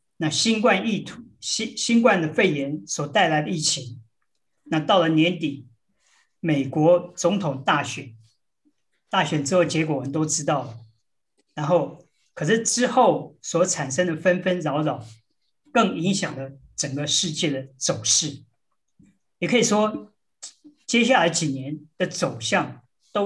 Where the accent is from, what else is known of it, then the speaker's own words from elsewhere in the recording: China; 我们中国人也说不是不报，是时候未到